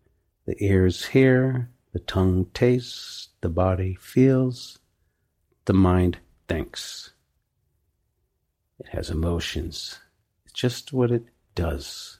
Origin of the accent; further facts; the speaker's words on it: New England, United States; well, I grew up in New England and we say, how's the weather?